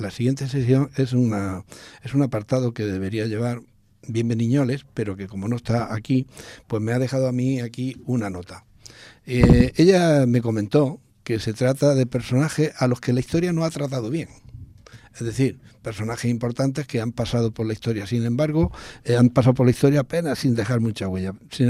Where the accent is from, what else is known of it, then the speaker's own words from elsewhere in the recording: Rute, Andalusia, Spain; yo soy de Rute.